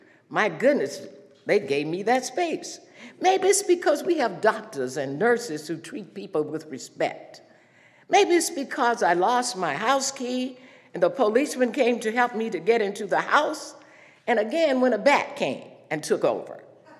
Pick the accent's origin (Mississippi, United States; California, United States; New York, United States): Mississippi, United States; Laurel; It was remembering the segregated South in which I grew up in Laura, Mississippi, and the role my family played in the civil rights movement.